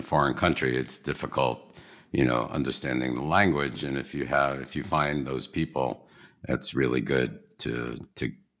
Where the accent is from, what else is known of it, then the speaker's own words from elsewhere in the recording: New York City, New York, United States; Because I'm from New York. So New York City.